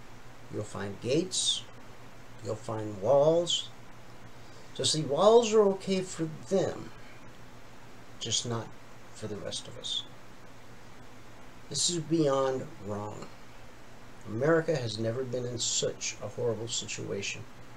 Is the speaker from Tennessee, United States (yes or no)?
no; Georgia, United States; Jimmy Carter, who is from my home state, Georgia.